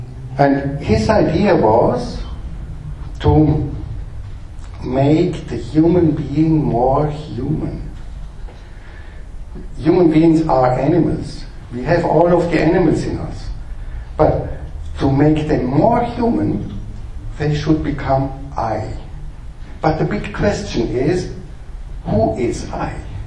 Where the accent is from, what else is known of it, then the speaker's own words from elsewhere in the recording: Vienna, Austria; I come from Vienna. This is the courtyard of the University of Vienna